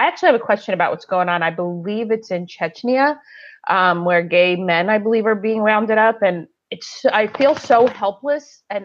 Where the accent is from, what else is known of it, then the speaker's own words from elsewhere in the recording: Egypt; I'm Egyptian. I was born in Egypt and I was raised Muslim.